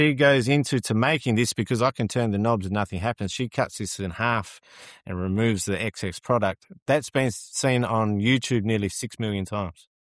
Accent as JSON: {"language": "English", "country": "Australia", "accent": "Australian", "said": "Talking obviously a little bit slower because of my Australian accent and this"}